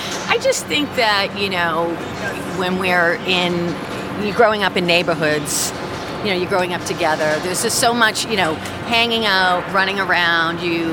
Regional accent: Boston, Massachusetts, United States; Growing up in the city, I grew up in Dorchester

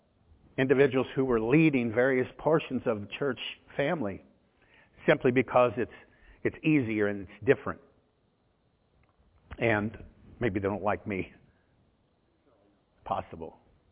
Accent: Indianapolis, Indiana, United States; You know, I'm from Indianapolis, and I know Indianapolis like the back of my hand.

